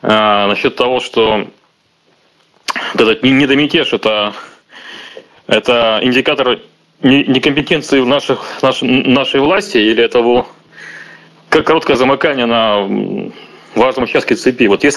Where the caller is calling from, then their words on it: Saint Petersburg, Russia; Санкт-Петербург.